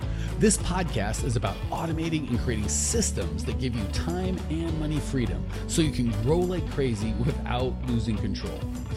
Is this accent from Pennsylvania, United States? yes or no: no; Phoenix, Arizona, United States; I'm a Phoenix boy, and it was so cool to get to see the snow and what's going on there.